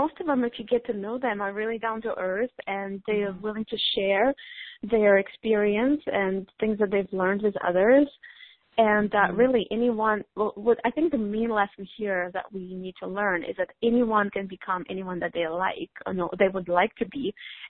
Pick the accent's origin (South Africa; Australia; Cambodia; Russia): Russia; now in United States; I grew up in, not in the United States of America. I grew up in Russia, so it was kind of a big deal.